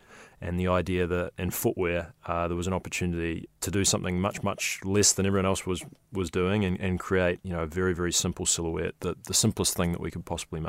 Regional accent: New Zealand; now in San Francisco, United States; And as a New Zealander, I was a little bit excited about the idea of being closer to home too.

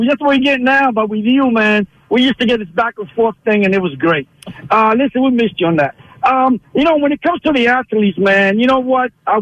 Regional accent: Middletown, United States; I'm from Middletown, so I don't get to go come to the city that often.

